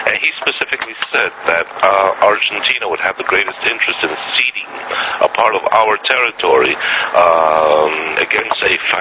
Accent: United States; Yes, I was brought up in America

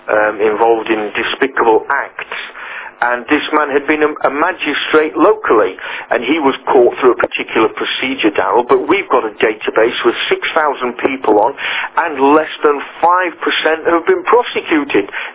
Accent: Croydon, London, United Kingdom; here in my hometown of Croydon in South London.

